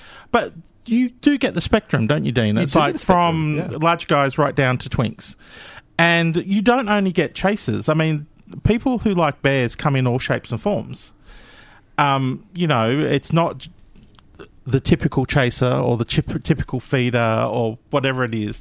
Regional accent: Sydney, New South Wales, Australia; We love Sydney. I personally love Sydney. I grew up in Sydney.

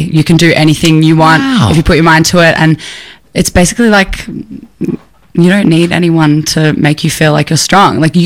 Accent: Australia; I feel really bad going to different countries and as an Australian, because everyone is just so accommodating.

